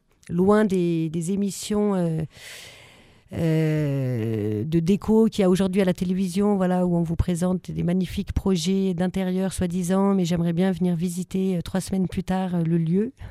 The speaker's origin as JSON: {"language": "French", "town": "Grenoble", "region": "Auvergne-Rhône-Alpes", "country": "France", "said": "Au départ, moi, je viens de Grenoble."}